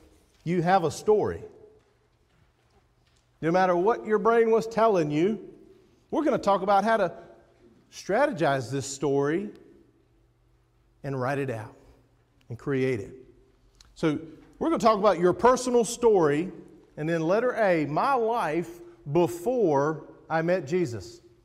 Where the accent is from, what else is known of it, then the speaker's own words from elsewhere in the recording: Stokesdale, North Carolina, United States; I grew up in Stokesdale, North Carolina, with a wonderful mom and dad and three brothers.